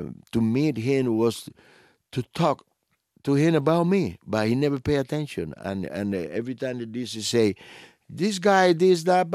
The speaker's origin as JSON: {"language": "English", "country": "Cuba", "said": "They cannot play my music in my home country. Nobody's allowed to even say my name."}